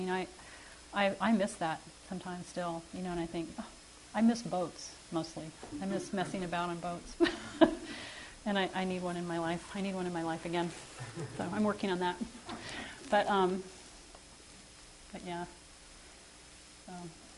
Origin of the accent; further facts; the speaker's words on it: Dallas, Texas, United States; now in Louisiana, United States; When I moved from Texas to Louisiana, we had lived in a big urban, well, in Dallas, and I used to go to this stream on my bicycle and sit and watch the water.